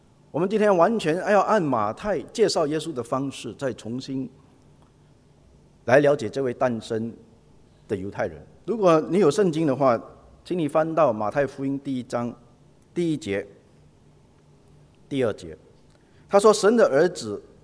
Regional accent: China; 也许我们中国人华人的惯性，按照说亚伯拉罕是长辈嘛

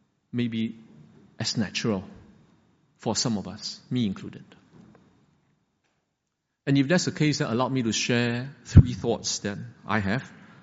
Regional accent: Singapore; Now, could it be for us as Singaporean, our life goes something like this?

